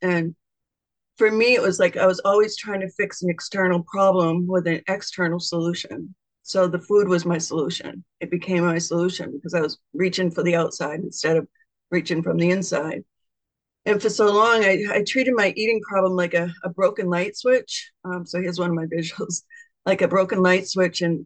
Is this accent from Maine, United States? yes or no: yes; Maine, United States; I am from Maine, and I'm a recovered compulsive overeater